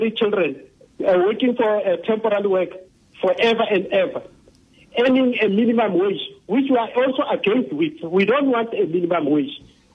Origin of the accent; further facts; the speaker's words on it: South Africa; as myself as a South African, I'm receiving.